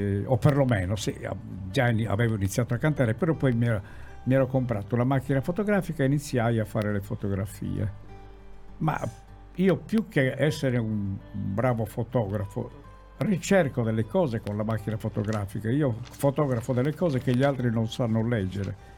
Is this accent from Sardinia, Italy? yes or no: yes; Sardinia, Italy; Sono un sardo che parla a modo suo, capisce il francese a modo suo.